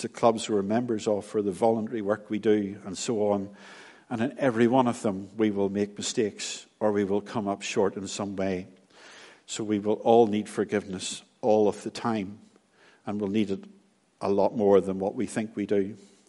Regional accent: Northern Ireland, United Kingdom; You know, you hear from my accent, you all know where I'm from, and there's many communities in Northern Ireland.

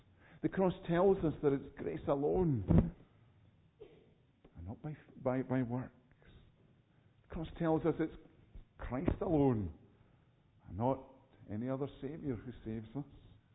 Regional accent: Edinburgh, Scotland, United Kingdom; When I was growing up in Edinburgh, we used to go down from the Mound to Princess Street, down John Knox steps.

